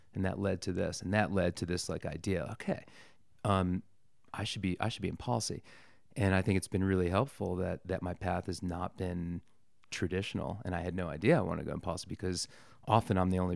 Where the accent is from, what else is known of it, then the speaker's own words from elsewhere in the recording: Washington, District of Columbia, United States; I grew up in Washington, D.C., and in high school, I had a great experience of riding.